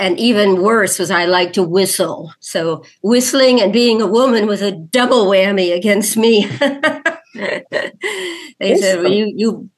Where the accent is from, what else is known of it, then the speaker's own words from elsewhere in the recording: Washington, District of Columbia, United States; There was a time since I grew up around Washington, D.C., my parents had gotten us a subscription to talks at the National Geographic.